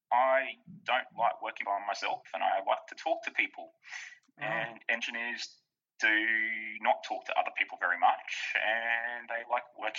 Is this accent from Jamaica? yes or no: no; Nowra, New South Wales, Australia; I'm like, no, you're from Billo. I'm from Nowra.